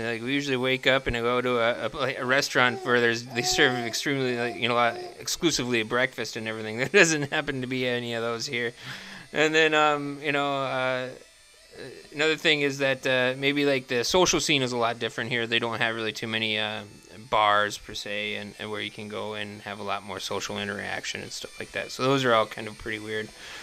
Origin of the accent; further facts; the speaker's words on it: Bemidji, Minnesota, United States; I'm from Bemidji, Minnesota, in northern United States.